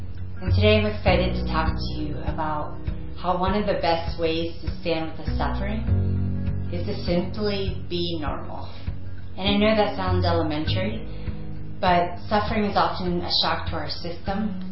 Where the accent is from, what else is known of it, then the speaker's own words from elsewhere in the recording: Pennsylvania, United States; born there; I was born right outside Philadelphia, and on Sundays we would always watch the Eagles.